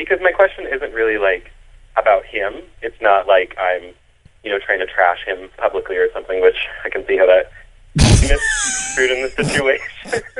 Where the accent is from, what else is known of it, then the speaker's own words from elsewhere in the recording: Santa Barbara, California, United States; I'm from like southernish California, like kind of Santa Barbara area.